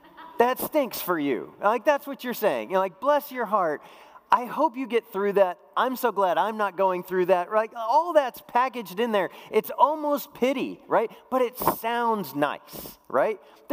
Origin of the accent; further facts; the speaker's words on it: Colorado, United States; Like, I grew up in Colorado. I was not really accustomed to the bless your heart